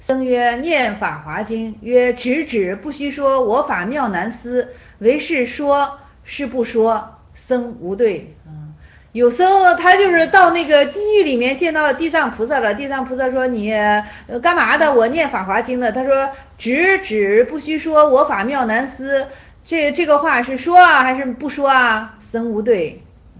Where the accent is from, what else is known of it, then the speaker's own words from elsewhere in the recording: Shenzhen, Guangdong, China; 你是深圳人，我也是深圳人，咱两个同在平安大厦底下长大，同一片蓝天。